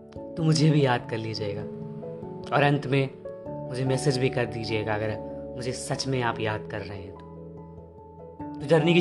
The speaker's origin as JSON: {"language": "Hindi", "town": "Pune", "region": "Maharashtra", "country": "India", "tie": "born or raised there", "moved": "yes", "said": "तो शहर का नाम था पुणे। गए स्टेशन पर, गाड़ी खड़ी हुई थी, धीरे धीरे धीरे धीरे कुछ देर बाद मेरा शहर मेरे सामने से गायब हो रहा था।"}